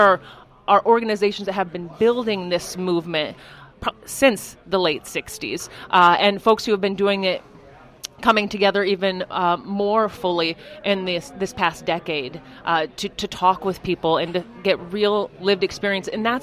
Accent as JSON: {"language": "English", "region": "Iowa", "country": "United States", "said": "I'm from Northwest Iowa originally."}